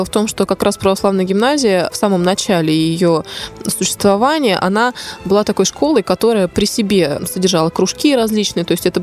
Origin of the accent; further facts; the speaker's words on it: Ryazan, Ryazan Oblast, Russia; Вот, а я родилась, собственно, здесь, в Рязани, здесь выросла.